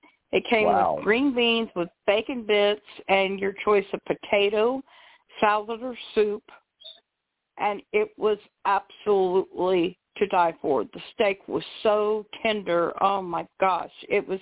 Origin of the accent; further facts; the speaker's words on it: Leavenworth, Kansas, United States; And everybody used to tease me when they find out I'm from Leavenworth.